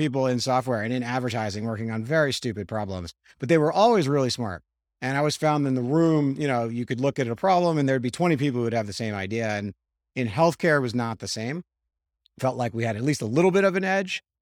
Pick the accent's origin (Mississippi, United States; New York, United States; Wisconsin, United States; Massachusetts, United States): New York, United States; New York City; Any sort of like Jewish kid growing up in New York City who doesn't get let into any bar or any nightclub because I don't look cool.